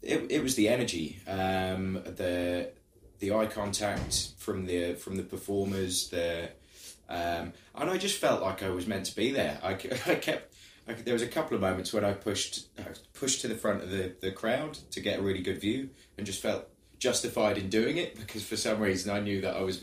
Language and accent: English; Spalding, East Midlands, United Kingdom; Yeah, doing carnivals in my hometown. Grew up in the Midlands, so Spalding, which is known as sort of the South Holland district.